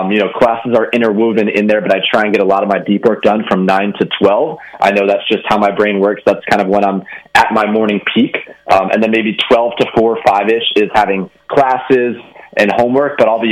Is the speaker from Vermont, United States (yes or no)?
no; Philadelphia, Pennsylvania, United States; I'm from Philly. I'm a huge Philly sports fan.